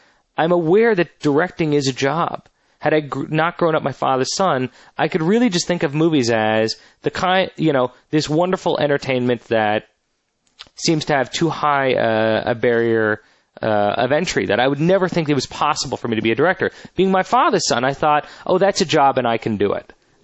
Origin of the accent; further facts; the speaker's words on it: Beverly Hills, California, United States; I grew up in Beverly Hills.